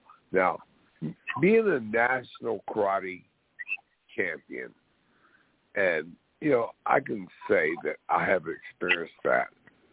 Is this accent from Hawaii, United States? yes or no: yes; Hawaii, United States; You know, I'm going to tell you something. I'm from Hawaii, right?